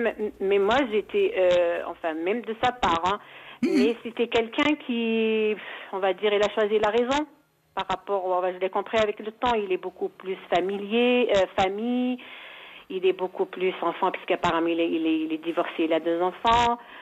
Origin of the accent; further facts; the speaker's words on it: Algeria; now in France; Moi, je viens des montagnes. Je suis algérienne d'origine, voilà.